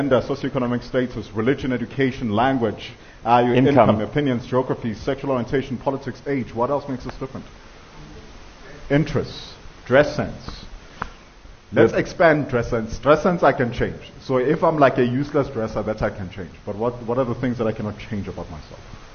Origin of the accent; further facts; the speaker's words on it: South Africa; But in the South African context, I know that my accent is equated to my level of perceived intelligence in how it is that I command the English language.